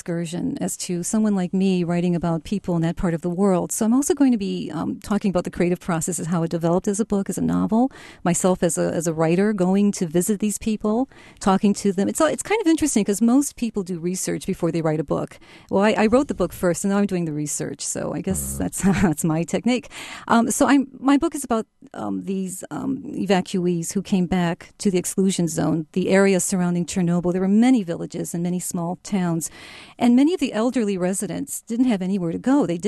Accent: Chicago, Illinois, United States; first language Ukrainian; English is a second language; I'm very much an assimilated American, and you know, I grew up in the Ukrainian village of Chicago. My first language was sort of Ukrainian. My father's American born, but Ukrainian.

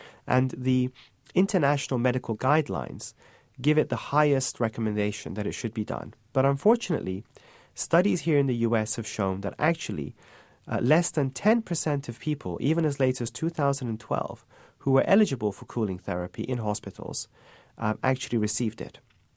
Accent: England, United Kingdom; but I'm originally from England, so I do watch this.

